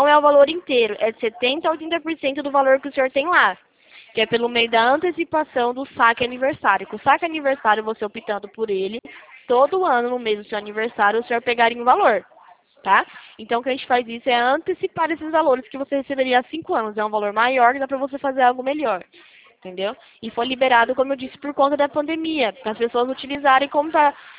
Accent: Presidente Prudente, São Paulo, Brazil; Eu sou de Presidente Prudente.

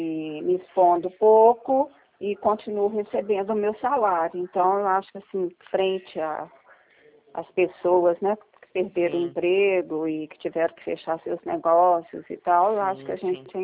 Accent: Minas Gerais, Brazil; now in Paraná, Brazil; moro aqui no Paraná, mas eu sou de Minas

